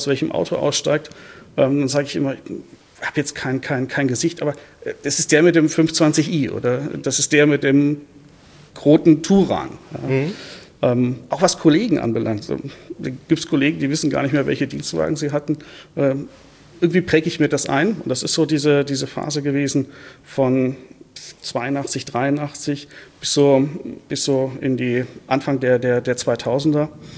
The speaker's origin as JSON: {"language": "German", "region": "North Germany", "country": "Germany", "tie": "born or raised there", "said": "Und das war halt bei uns im Norden, das war so VW-Land, ein paar Audis waren dazwischen."}